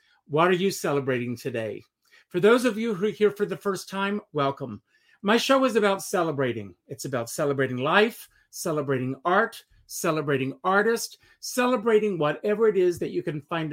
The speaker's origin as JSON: {"language": "English", "town": "Conway", "region": "South Carolina", "country": "United States", "tie": "born or raised there", "said": "when I was a kid growing up in Conway, South Carolina, I was familiar with Al Hirschfeld."}